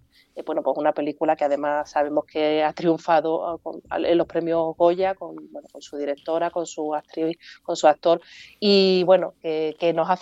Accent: Andalusia, Spain; nosotras como asociación de mujeres que somos andaluzas, que somos pues casi 300 profesionales de toda Andalucía

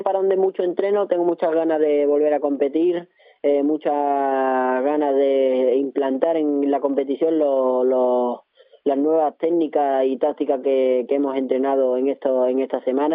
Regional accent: Seville, Andalusia, Spain; en Sevilla, en Alcalá, en el que los dos somos sevillanos

